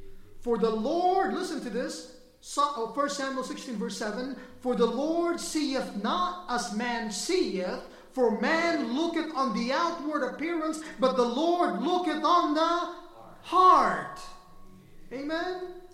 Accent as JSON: {"language": "English", "country": "Philippines", "said": "because after all, I am a Filipino."}